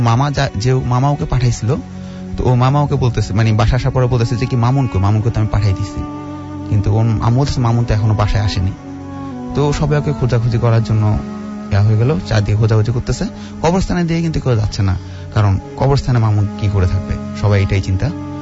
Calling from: Dhaka, Dhaka Division, Bangladesh; আমি বসুন্ধরা আবাসিক এলাকা থেকে এসেছি।

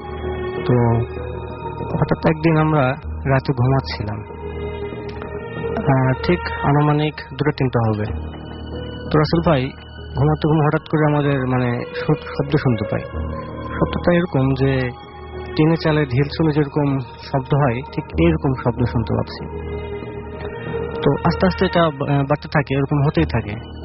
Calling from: Dhaka, Dhaka Division, Bangladesh; মোহাম্মদপুর থেকে আসছি।

